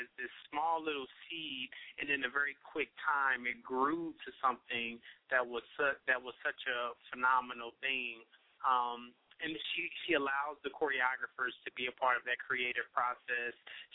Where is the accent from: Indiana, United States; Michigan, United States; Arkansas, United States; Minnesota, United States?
Indiana, United States; Indianapolis; but I'm from Indianapolis, Indiana, so I'm a hip-hop boy.